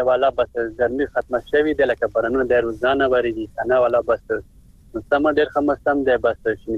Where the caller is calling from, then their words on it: Khyber Pakhtunkhwa, Pakistan; تازه باورګزم د خپل اورنګ